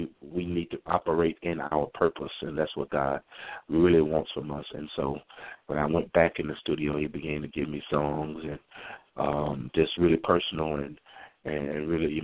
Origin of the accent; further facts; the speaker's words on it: Mississippi, United States; I'm from Mississippi